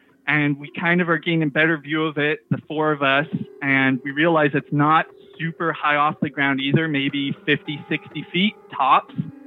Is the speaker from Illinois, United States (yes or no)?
no; Fortuna, California, United States; I'm from Northern California, Fortuna to be exact. So right in the heart of the Redwoods.